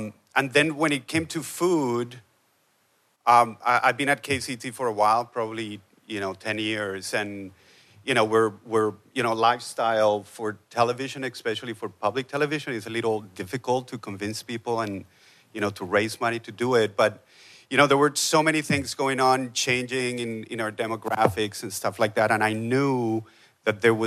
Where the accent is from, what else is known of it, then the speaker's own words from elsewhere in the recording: Colombia; I'm originally from Colombia, and I went to Colombia to do a documentary